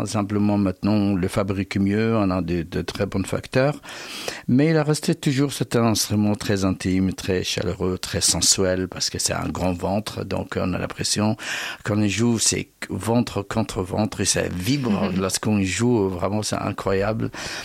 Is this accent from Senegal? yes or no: no; Basra, Basra Governorate, Iraq; now in France; Je suis de Bassora, du sud de l'Irak. Bassora, c'est le seul port ouvert de l'Irak vers le monde entier. Et c'est la ville de Sinbad le marin.